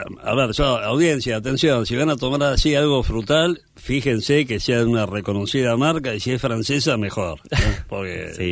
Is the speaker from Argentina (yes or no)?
yes; Argentina; como vecino, como argentino y como vecino